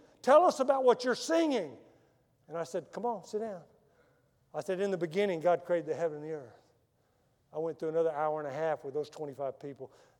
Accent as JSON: {"language": "English", "region": "Texas", "country": "United States", "said": "Well, I'm from Texas, okay?"}